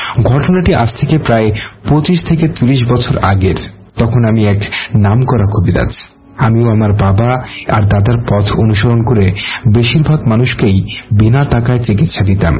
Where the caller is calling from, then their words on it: Dhaka, Dhaka Division, Bangladesh; আমি ঢাকার বনশ্রী এলাকা থেকে লিখছি। আমি বর্তমানে ঢাকার এক সুনামধন্য কলেজে ইন্টার ফার্স্ট ইয়ারে অধ্যয়নরত রয়েছি।